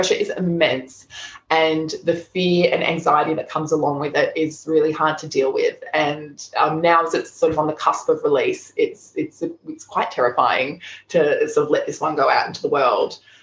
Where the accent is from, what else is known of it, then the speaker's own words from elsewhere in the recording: Melbourne, Victoria, Australia; also born or lived in Queensland; I grew up in Melbourne, but I've lived my entire adult life in Queensland.